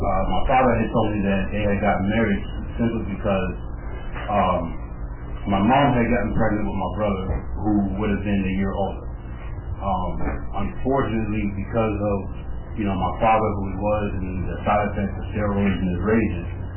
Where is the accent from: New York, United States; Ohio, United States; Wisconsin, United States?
New York, United States; born there; I was born right here in New York, May 11, 1982.